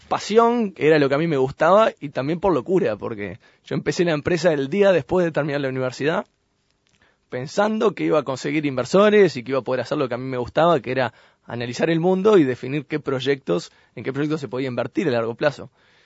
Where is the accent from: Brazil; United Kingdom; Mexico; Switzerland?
Switzerland; moved away as an adult; also born or lived in France / United States; now in Uruguay; estuvimos unos 2 años ahí en París. Y después encontré trabajo en Suiza. Entonces crecí después en Suiza, donde me quedé unos 8 años, empecé la universidad.